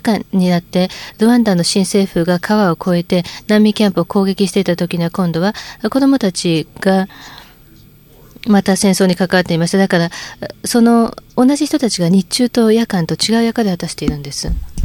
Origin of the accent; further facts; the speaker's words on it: Canada; 私はカナダ出身です。 カナダでは私が生まれてから40年間50年間